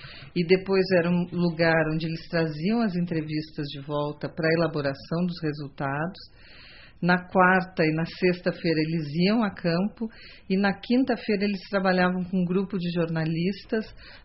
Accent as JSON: {"language": "Portuguese", "region": "Acre", "country": "Brazil", "said": "eu vim do Acre, tenho influência da Guiana francesa, então a minha formação também passa por aí."}